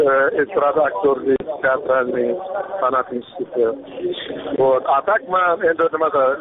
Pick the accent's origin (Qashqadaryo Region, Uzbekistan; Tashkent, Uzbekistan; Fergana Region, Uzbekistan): Tashkent, Uzbekistan; born there; Aslida men o'zi Toshkentda tug'ilganman, ota-onam Samarqand.